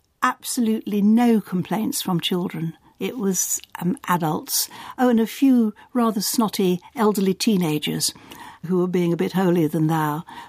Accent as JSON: {"language": "English", "town": "Leicester", "region": "East Midlands", "country": "United Kingdom", "tie": "born or raised there", "said": "when I was a child, when I was growing up in Leicester, they had a marvellous"}